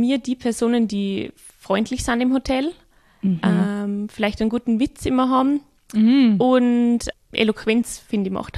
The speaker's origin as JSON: {"language": "German", "country": "Austria", "said": "Und da gibt es auch genau das Gleiche in Grün wie bei uns in Österreich"}